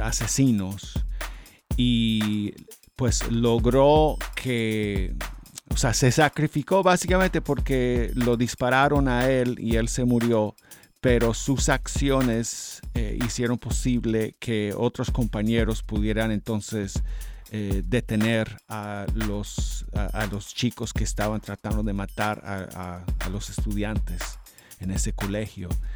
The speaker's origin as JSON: {"language": "Spanish", "town": "Denver", "region": "Colorado", "country": "United States", "tie": "born or raised there", "also_born_or_lived": "Littleton", "said": "mi ciudad natal de Denver, Colorado, cerca de mi barrio, de mi distrito, mi pueblito, bueno, no sé cómo, suburbio, bueno, Littleton. Aunque claro, hoy en día donde yo vivía ahora es parte de Centennial"}